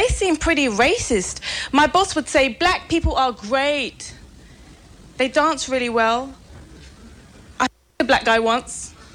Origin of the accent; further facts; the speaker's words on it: London, United Kingdom; born there; I may look Asian, but I'm not the full package. It's true. I was born in London.